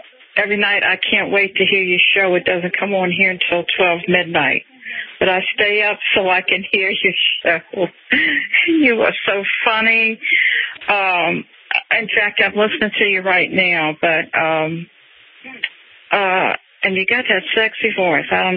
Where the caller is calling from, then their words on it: Clearwater, Florida, United States; I'm calling from Clearwater, Florida.